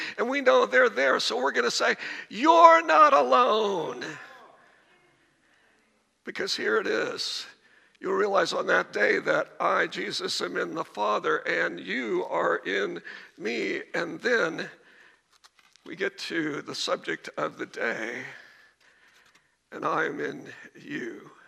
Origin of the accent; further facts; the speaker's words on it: Sedalia, Missouri, United States; this is a low-budget operation because I come from Sedalia.